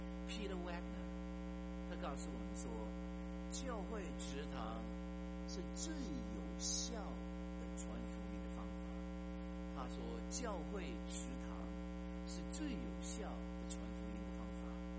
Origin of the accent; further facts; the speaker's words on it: China; 原来要信耶稣的外邦人，其实包括我们中国人，不需要成为犹太人。